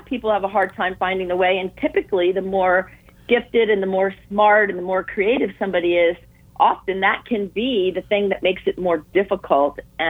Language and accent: English; Sarasota, Florida, United States; Well, for all intents and purposes, I'm a Florida native. I was raised in Sarasota.